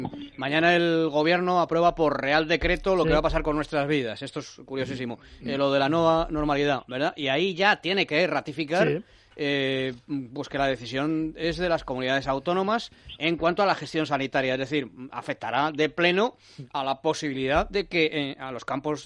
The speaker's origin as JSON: {"language": "Spanish", "town": "Madrid", "region": "Community of Madrid", "country": "Spain", "said": "yo soy madrileño, nací en Madrid"}